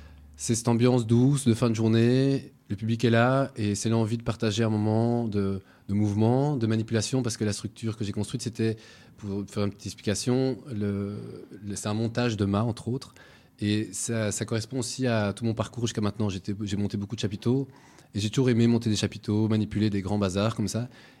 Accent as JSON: {"language": "French", "country": "Belgium", "tie": "born or raised there", "said": "C'est-à-dire que je suis belge, depuis toujours j'habitais en Belgique."}